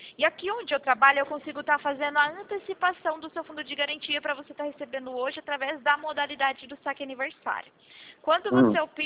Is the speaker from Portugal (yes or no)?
no; Sorocaba, São Paulo, Brazil; A gente é aqui de Sorocaba.